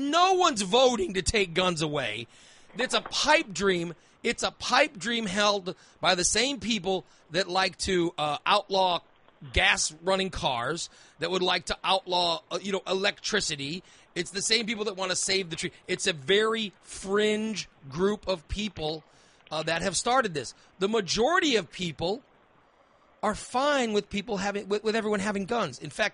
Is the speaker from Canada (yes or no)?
no; Illinois, United States; I grew up in Macoupin County. I was shooting guns when I was 11 years old.